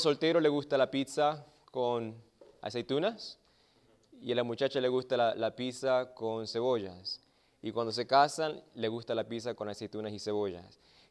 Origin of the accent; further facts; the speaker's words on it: Argentina; also born or lived in Bolivia; now in United States; Yo vine de la Argentina y después de Bolivia.